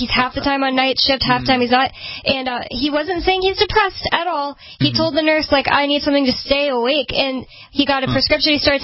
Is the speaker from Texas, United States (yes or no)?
yes; San Antonio, Texas, United States; I haven't been to Mexico, but I've known tons of Mexicans. I'm from San Antonio